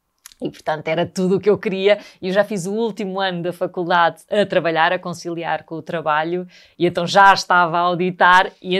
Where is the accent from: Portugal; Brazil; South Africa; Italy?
Portugal; Sintra, Lisbon; Vivi toda a minha infância na Serra das Minas, na linha de Sintra